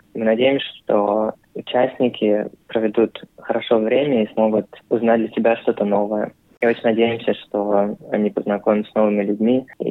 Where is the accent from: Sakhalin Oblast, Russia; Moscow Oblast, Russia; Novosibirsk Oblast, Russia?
Sakhalin Oblast, Russia; now in Australia; Да, мне 26. Я родом из Сахалина. В Австралии уже чуть больше 3 лет.